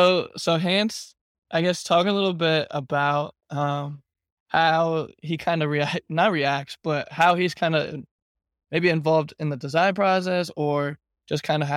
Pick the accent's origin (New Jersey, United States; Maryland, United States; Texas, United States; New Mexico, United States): Maryland, United States; Annapolis; now in Baltimore, United States; I'm in Baltimore. I'm from Annapolis, but I live in Baltimore.